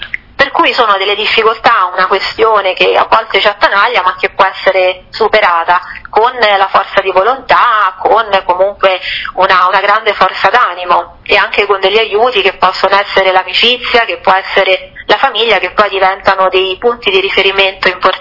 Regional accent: Rome, Lazio, Italy; Sono un po' di parte perché sono romano

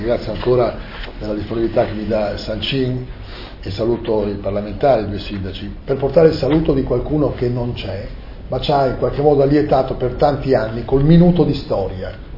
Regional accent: Friuli-Venezia Giulia, Italy; così abbiamo la lingua anche furlane, e siamo friulani, tedeschi, slavi, sloveni

